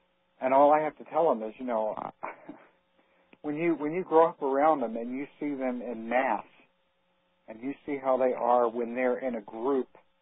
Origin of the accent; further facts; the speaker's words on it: Virginia Beach, Virginia, United States; also born or lived in Richmond; I grew up in Virginia Beach, but I lived in Richmond near Richmond for many years.